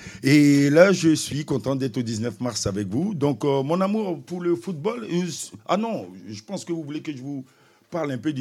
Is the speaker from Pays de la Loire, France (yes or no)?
no; Marseille, Provence-Alpes-Côte d'Azur, France; Je suis Marseillais à fond.